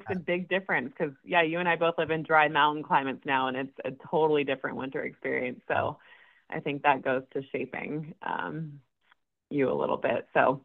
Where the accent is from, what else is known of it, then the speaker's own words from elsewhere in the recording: Kansas City, Missouri, United States; Yeah, so I grew up in Kansas City, Missouri. I have two amazing parents, two siblings, so there are three of us total